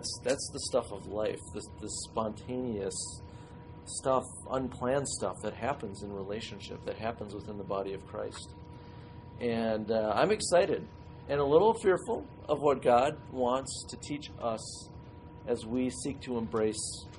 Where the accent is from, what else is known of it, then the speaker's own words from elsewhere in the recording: Whitefish Bay, Wisconsin, United States; I've never been able to do that since growing up in Whitefish Bay.